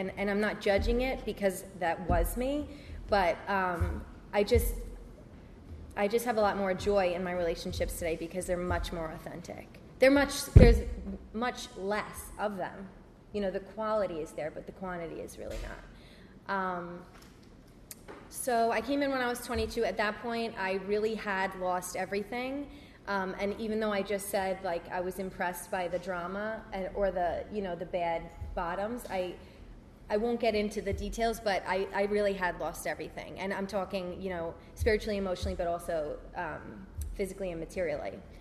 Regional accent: Long Island, New York, United States; I'm from Long Island. That's where I was born and raised.

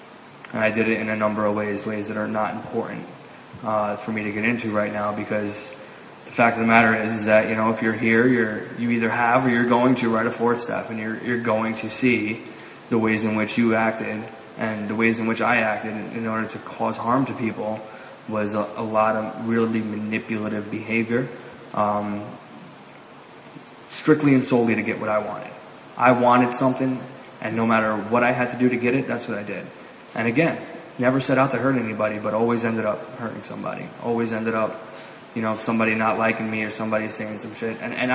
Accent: New York City, New York, United States; I was born and raised in the Bronx. I came from a really loving family.

